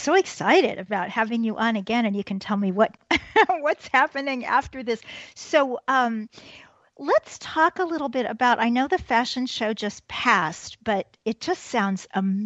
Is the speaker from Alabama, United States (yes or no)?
no; Kansas City, Missouri, United States; I started working in advertising for a very posh store in my hometown of Kansas City